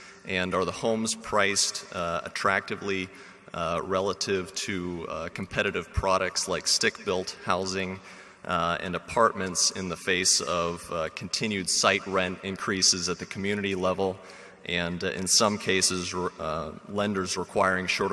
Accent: Chicago, Illinois, United States; I'm from Chicago, Illinois.

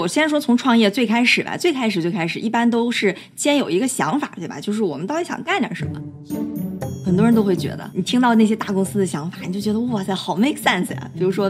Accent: Dalian, Liaoning, China; 我自己是在国内长大的，大连土生土长，然后呢09年开始上本科

